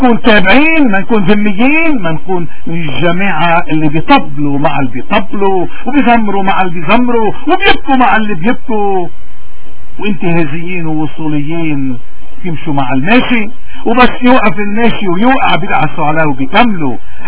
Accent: Lebanon; هذا المطلوب منا اليوم كلبنانيين لما يخص قياداتنا ورجال ديننا وأحزابنا

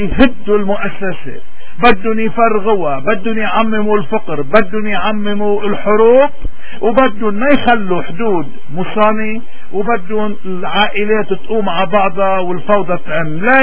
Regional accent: Lebanon; يا هل ترى نحن كلبنانيين قياديين عم يعملوا مصلحة لبنان؟ ابدا.

